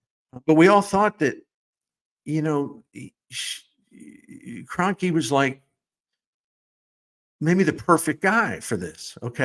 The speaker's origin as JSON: {"language": "English", "town": "Baltimore", "region": "Maryland", "country": "United States", "tie": "born or raised there", "said": "I grew up in Memorial Stadium in Baltimore."}